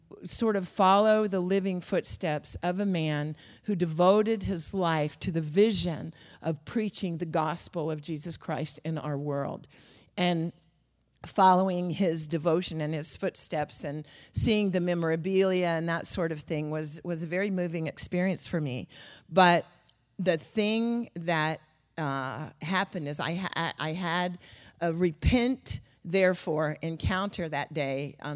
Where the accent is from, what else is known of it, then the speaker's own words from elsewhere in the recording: New Mexico, United States; So I had the privilege of going to a Billy Graham crusade in Albuquerque, New Mexico, very near my hometown.